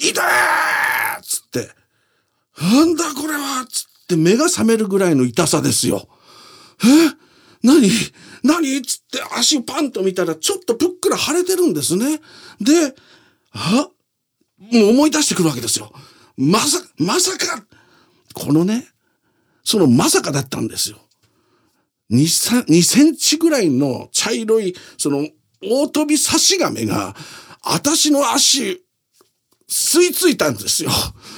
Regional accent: Nihonmatsu, Fukushima, Japan; 私のふるさとは、その、福島県ではね、二本松って場所なんですよ。

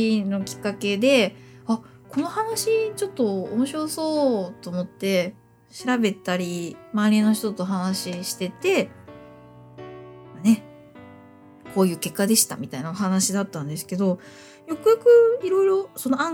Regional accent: Kanto, Japan; 自分関東なんですけど

